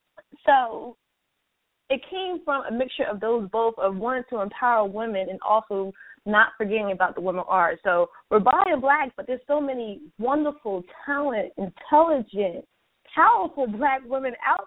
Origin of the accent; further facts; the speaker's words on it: New Jersey, United States; I'm originally from New Jersey.